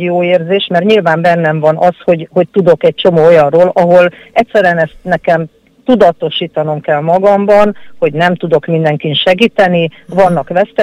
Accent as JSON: {"language": "Hungarian", "town": "Kaposvár", "region": "Somogy", "country": "Hungary", "tie": "born or raised there"}